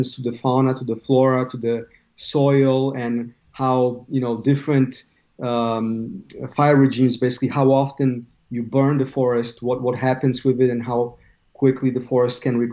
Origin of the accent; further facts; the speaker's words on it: Brazil; moved away as an adult; growing up in Brazil as a child and as a teenager and young adult.